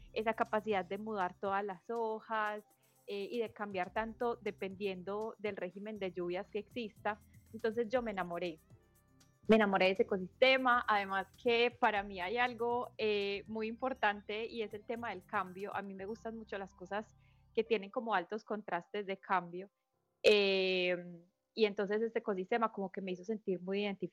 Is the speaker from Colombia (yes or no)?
yes; Medellín, Antioquia, Colombia; a pesar de que yo soy de Medellín y acá muy cerca está Santa Fe de Antioquia, que es territorio de bosque seco